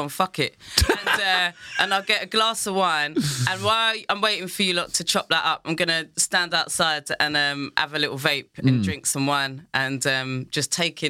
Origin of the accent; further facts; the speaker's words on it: London, United Kingdom; No, because I grew up in London.